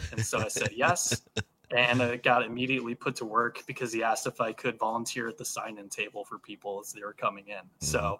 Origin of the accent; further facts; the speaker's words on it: Random Lake, Wisconsin, United States; So I grew up in Random Lake, Wisconsin.